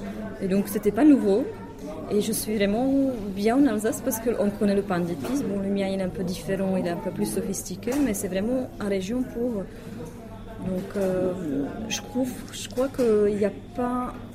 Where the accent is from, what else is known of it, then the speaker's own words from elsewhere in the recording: North Moravia, Czechia; French is a second language; now in France; ça fait pratiquement 10 ans que je suis en Alsace. Je suis plus précisément, je suis de la Moravie du Nord, donc côté essénique.